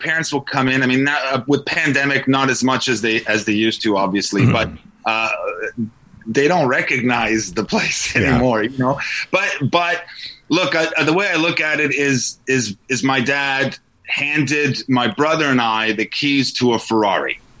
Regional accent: Toronto, Ontario, Canada; Like my brothers and I, we grew up in the West End. I was born at St. Joe's

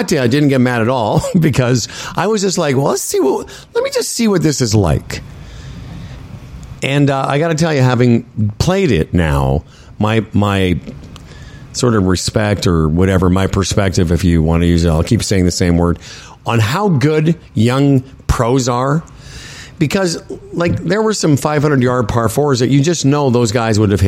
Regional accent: Moose Jaw, Saskatchewan, Canada; when I grew up in Moose Jaw, little Jewish boy from Moose Jaw

